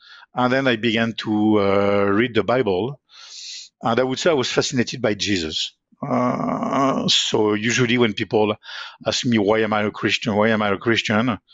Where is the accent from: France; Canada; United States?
France; English is a second language; I was born in France. I was raised in France. I would say in a light Catholic environment